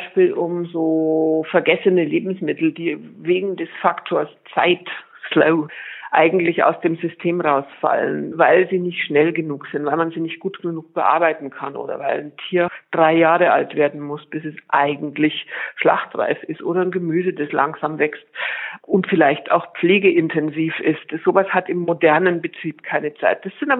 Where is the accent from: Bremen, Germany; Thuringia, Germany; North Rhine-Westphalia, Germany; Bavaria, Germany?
Bavaria, Germany; eine Rinderrasse aus meiner Heimatregion, Zugspitze, also ganz Süddeutschland